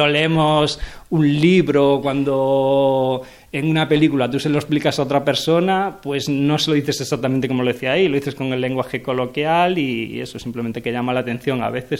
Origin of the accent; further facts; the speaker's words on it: Galicia, Spain; Soy gallego, un poquito por el tema de la lluvia y tal.